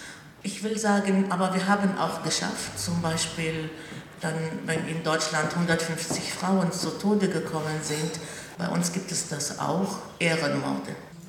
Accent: Bethlehem, West Bank, Palestine; German is a second language; Ich komme aus Bethlehem.

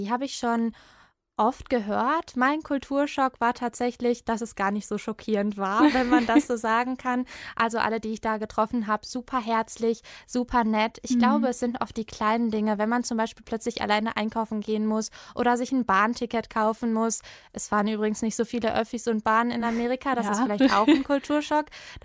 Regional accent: Germany; accent: German; mit meinem deutschen Akzent

